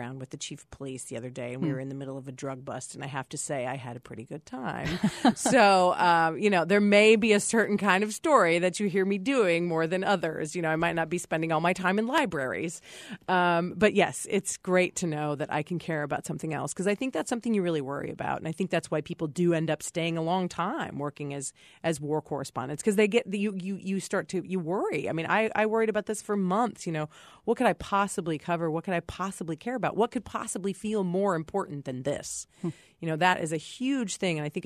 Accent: Lincoln, Illinois, United States; I started actually just last week in my hometown, Lincoln, Illinois

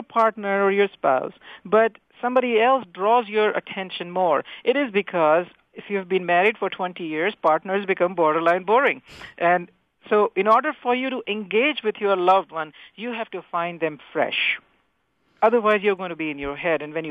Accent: India; English is a second language; now in United States; when I came originally from India, You perhaps can get from my little accent there. But when I came to U.S. in 1995

